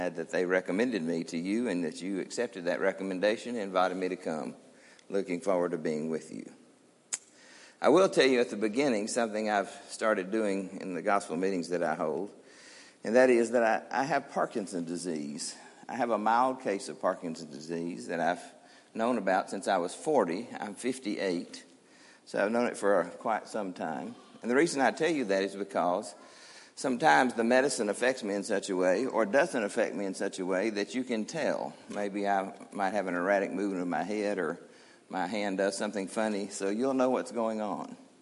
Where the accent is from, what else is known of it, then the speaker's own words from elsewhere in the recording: Nashville, Tennessee, United States; I grew up in Nashville, Tennessee, and attended at the Riverside Drive Church, where Robert Jackson was the preacher.